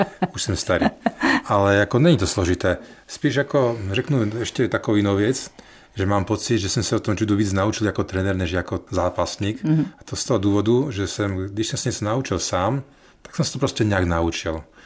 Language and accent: Czech; Trnava, Trnava Region, Slovakia; já jsem z Trnavy.